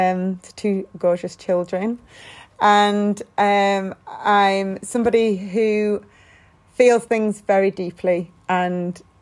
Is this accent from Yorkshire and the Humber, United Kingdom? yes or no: yes; Sheffield, Yorkshire and the Humber, United Kingdom; I grew up just sort of on the border of Sheffield, so South Yorkshire and Derbyshire. And yes, I think I grew up in a predominantly, if not exclusively, white environment.